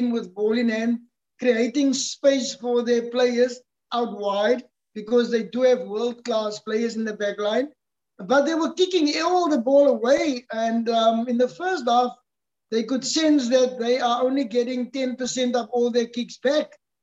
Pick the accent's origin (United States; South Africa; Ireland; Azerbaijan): South Africa; But as a South African, we are really happy